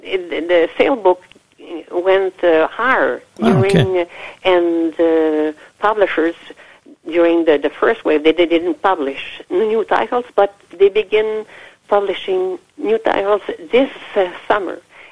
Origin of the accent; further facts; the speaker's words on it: Quebec, Canada; English is a second language; Well, you see, in Quebec we're from French culture and we're North American.